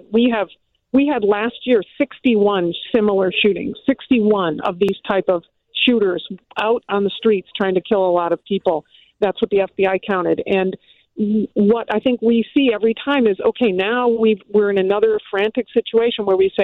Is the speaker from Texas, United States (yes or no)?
no; Detroit, Michigan, United States; the challenge with the parents right now up in Detroit, my hometown.